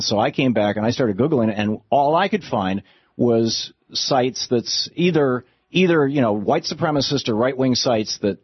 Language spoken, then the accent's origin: English; Michigan, United States; I grew up in the North in Michigan, and I remember the 60s.